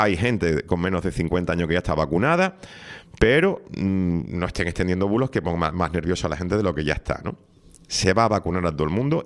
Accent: Spain; la reflexión que tenemos que hacer nosotros, o que yo me gustaría hacer como españoles

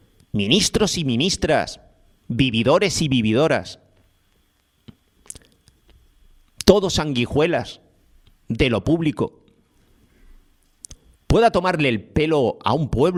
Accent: Canary Islands, Spain; Cada vez somos menos los tinerfeños que trabajamos, que cotizamos.

